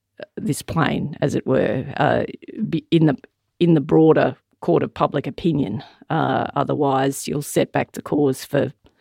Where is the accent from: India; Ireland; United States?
Ireland; Sorry, I'm Irish.